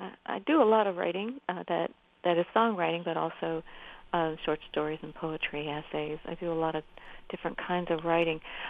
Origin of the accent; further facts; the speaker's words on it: Indiana, United States; good happened to my writing when I gave myself permission to sound like a Hoosier. You know, I mean, I'm from Indiana, and I'm never going to sound like someone from the island of Manhattan, which is cool.